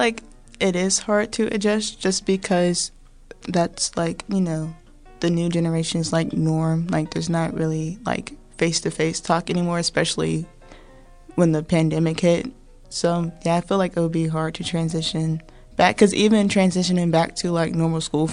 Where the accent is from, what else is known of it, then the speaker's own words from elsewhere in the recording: United States; And you expect me to follow you because I'm an American, but you treat me differently because I'm African American.